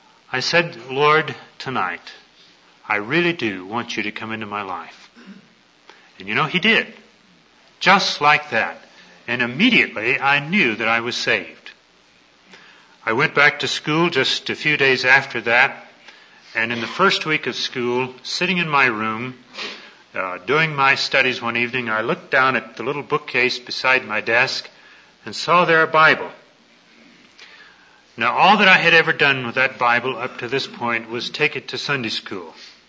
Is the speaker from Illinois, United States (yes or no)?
no; Texas, United States; I grew up in East Texas, and those of you who have been in Texas know that it's very common there